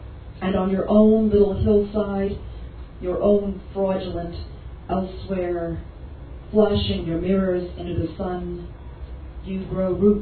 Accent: New Orleans, Louisiana, United States; moved away as an adult; now in Toronto, Canada; I'm from New Orleans originally, but I moved up to Toronto from New Orleans in 2005.

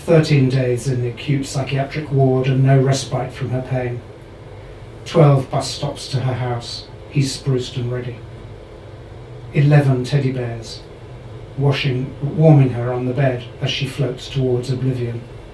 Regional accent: England, United Kingdom; I'm English

